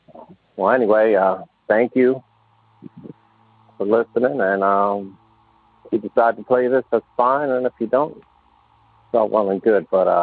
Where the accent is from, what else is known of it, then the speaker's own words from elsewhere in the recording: Philadelphia, Pennsylvania, United States; I'm from Philadelphia.